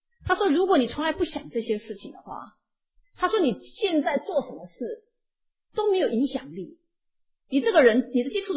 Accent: Taiwan; 特别是我们从台湾来的人齁

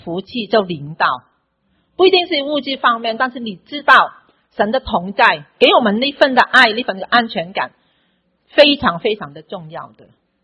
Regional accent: China; 虽然我们是中国人哈，都是中国人

